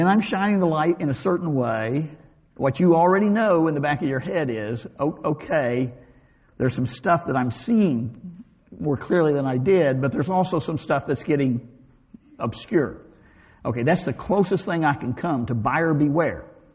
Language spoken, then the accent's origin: English; Arkansas, United States; This would be sort of an Arkansas translation. I grew up in Arkansas, and this is the way I think we would translate it correctly.